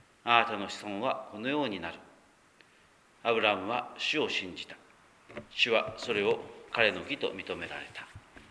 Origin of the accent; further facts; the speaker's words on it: Aso, Kumamoto, Japan; もう一回はふるさとの阿蘇の草千里というところに夜行きまして